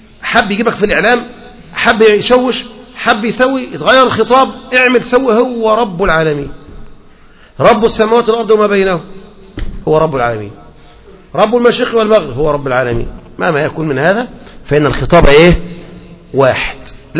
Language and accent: Arabic; Egypt; إحنا عندنا في مصر كان مشهور مسألة الجهر بالبسملة، لأن المذهب الشافعي عندنا هو الأكثر السائد،